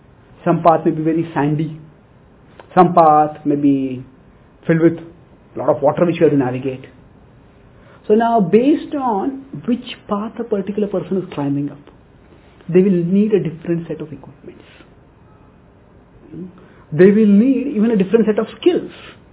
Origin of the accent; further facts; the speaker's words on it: India; now in United States; Now I come from India, and whenever I drive a car, or whenever I go with somebody else in a car, I always, when I come from India to America, go from America to India